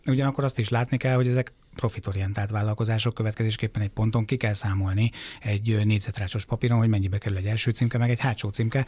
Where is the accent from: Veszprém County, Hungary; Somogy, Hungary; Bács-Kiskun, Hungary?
Somogy, Hungary; Zamárdi; Egyébként egy Budapest környéki településen élek az agglomerációban, de van balatoni kötődésem, nem is kevés, ugyanis én gyakorlatilag az egész gyerekkoromat a Balatonon töltöttem, praktikusan Zamárdiban, tehát a déli parton.